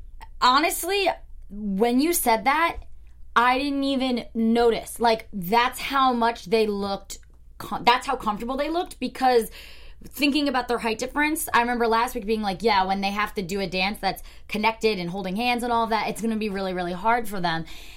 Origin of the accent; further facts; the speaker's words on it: New Jersey, United States; I'm from Jersey, so, like, I still kind of like that.